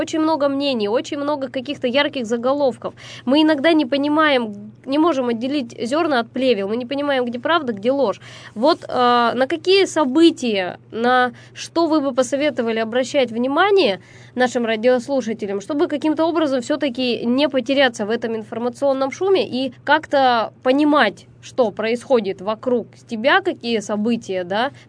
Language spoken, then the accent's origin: Russian; Russia; мы вообще начнем стыдиться того, что мы русские и родились в России